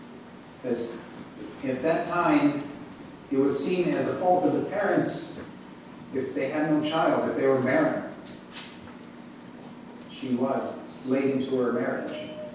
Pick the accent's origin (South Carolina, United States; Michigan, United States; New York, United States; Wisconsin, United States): Wisconsin, United States; accent: northern; now in Minnesota, United States; We have here in Minnesota, we have a Minnesotan accent. I'm from Wisconsin, I also have a northern accent. Sometimes people comment about it.